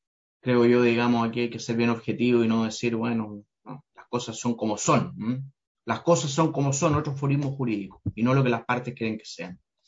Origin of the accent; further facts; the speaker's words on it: Chile; nos debe motivar a pensar como chilenos